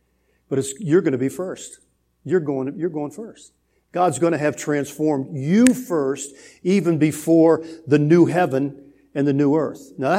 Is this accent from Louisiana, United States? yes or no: yes; New Orleans, Louisiana, United States; And I grew up in New Orleans, so we're not just talking about gumbo and, you know, Creole food, as good as that is.